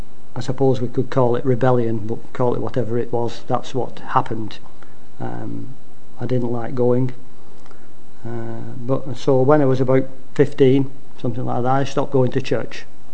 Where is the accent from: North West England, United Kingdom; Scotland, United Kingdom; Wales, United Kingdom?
North West England, United Kingdom; Standish; I was the youngest of three boys. I was brought up in Standish, born in Standish, brought up in Standish. And we all had to go to the Methodist church twice every Sunday. My mother was brought up Church of England, my father was Methodist.